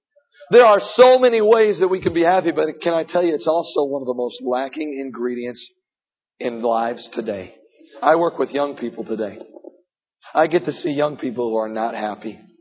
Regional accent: Evansville, Indiana, United States; And I said, "I'm from Evansville, Indiana."

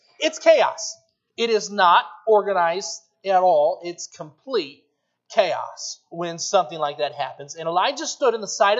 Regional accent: Charlevoix, Michigan, United States; now in Kalamazoo, United States; I came from Charlevoix, Michigan. We're about 1% of that population in Charlevoix, about 3,500 people. And when I moved down to Kalamazoo, it was quite a difference for me moving from a small community to a larger community.

